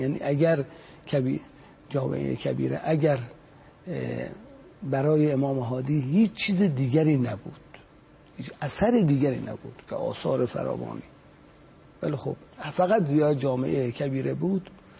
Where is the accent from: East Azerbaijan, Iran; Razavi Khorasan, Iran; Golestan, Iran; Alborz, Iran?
Razavi Khorasan, Iran; Mashhad; ما مشهدیم